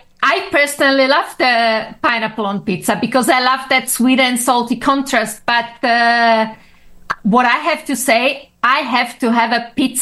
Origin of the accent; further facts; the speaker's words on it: Slovakia; English is a second language; now in Austria; I'm originally from Slovakia, living in Austria, travel the world, but we never get rid of the accent.